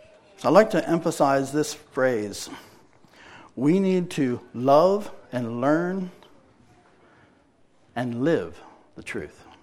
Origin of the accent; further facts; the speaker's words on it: United States; I never did. I'm an American, right?